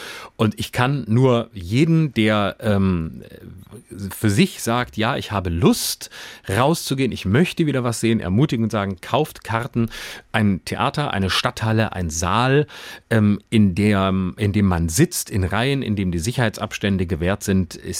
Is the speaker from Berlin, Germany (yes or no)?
no; Baden-Württemberg, Germany; als Badener möchte man nicht mit Schwaben in einen Topf geworfen werden.